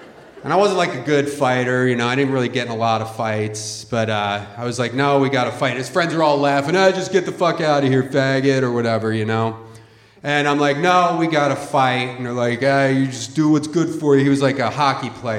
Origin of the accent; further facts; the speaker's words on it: Philadelphia, Pennsylvania, United States; I was 16 years old. I grew up in Philadelphia. You know, weird kind of neighborhood. It's a weird city still.